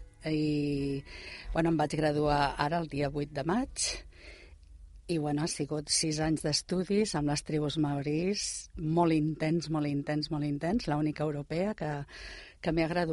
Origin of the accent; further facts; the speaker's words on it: Catalonia, Spain; ara que som els catalans allà com jo i altres cultures